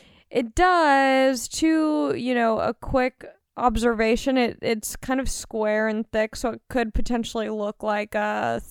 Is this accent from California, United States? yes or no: yes; Long Beach, California, United States; I'm from Long Beach. I grew up in LA County.